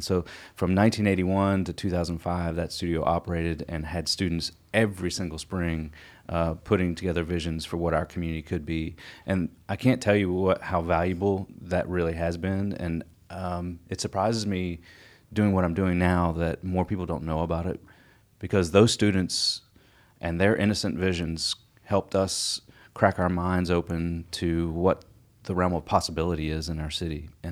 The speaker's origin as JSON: {"language": "English", "region": "Maryland", "country": "United States", "lives_now": "Chattanooga, United States", "said": "I am actually in Chattanooga originally. I'm from Maryland."}